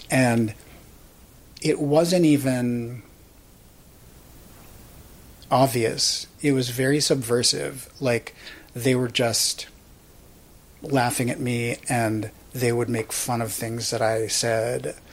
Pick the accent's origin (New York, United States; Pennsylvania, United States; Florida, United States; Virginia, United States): New York, United States; and I grew up in New York, so in New York, everybody is really straightforward.